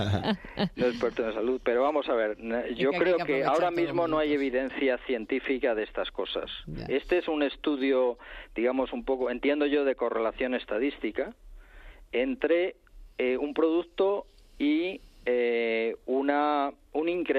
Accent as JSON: {"language": "Spanish", "region": "Community of Madrid", "country": "Spain", "tie": "born there", "said": "primero soy ciudadano de la Comunidad de Madrid, soy nacido en la Comunidad de Madrid. Encima, pues he trabajado varios años en la propia empresa de servicios de agua de Madrid"}